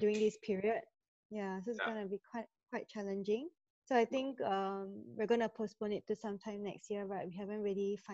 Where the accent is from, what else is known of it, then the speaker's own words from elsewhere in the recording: Singapore; Yeah, I grew up in Singapore. So I studied in Singapore as well, even for my university degree.